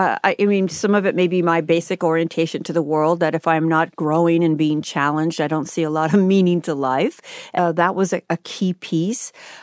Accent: Boston, Massachusetts, United States; I'm from Boston.

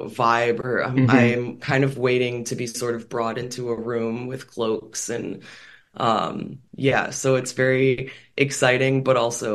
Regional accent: Chicago, Illinois, United States; Well, I grew up in Chicago, famous comedy city, never did any comedy, was just a fan and would go and see a bunch of shows.

